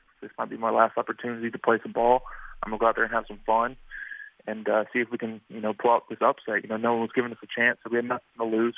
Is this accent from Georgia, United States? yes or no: yes; Atlanta, Georgia, United States; Yeah, I'm already back down in Atlanta, you know, my hometown, and I'm back to training already.